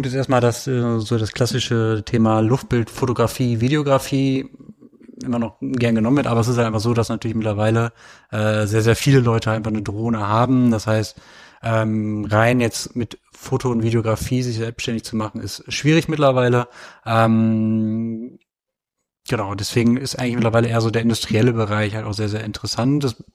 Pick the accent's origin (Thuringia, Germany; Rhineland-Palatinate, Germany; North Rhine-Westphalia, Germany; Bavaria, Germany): North Rhine-Westphalia, Germany; Rheda-Wiedenbrück; ich komme halt hierher aus Reda-Wiedenbrück